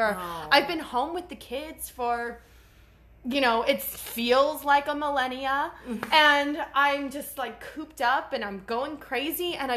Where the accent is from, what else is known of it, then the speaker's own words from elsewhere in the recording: United States; come on. I'm American.